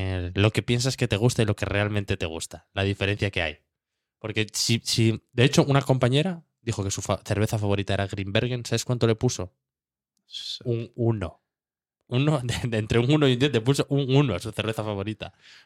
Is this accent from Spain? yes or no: yes; Asturias, Spain; con el gallego que me encontré, como buen asturiano, no podía ser de otra manera.